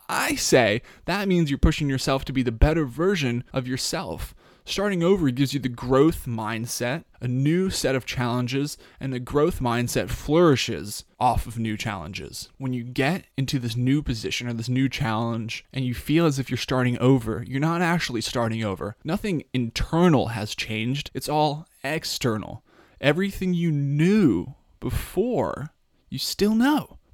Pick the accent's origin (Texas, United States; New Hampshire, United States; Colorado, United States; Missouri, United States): Colorado, United States; Tyler is a guy from my home state of Colorado